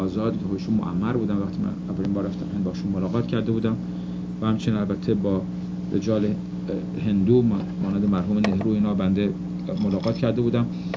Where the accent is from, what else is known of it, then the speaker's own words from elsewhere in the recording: Iran; من تنها ایرانی هستم که اقبال ده لکچر دارم در پاکستان